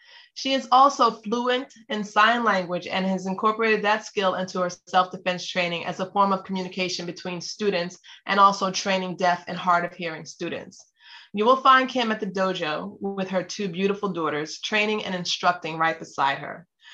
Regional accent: East Orange, New Jersey, United States; Kimberly is from my hometown, the city of East Orange, New Jersey.

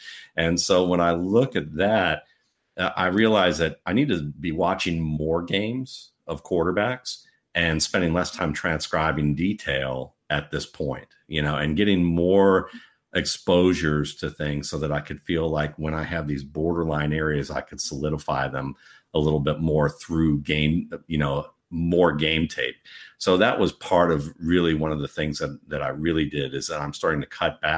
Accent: Cleveland, Ohio, United States; Well, you know, when I grew up in Cleveland, they were the Cleveland Barons.

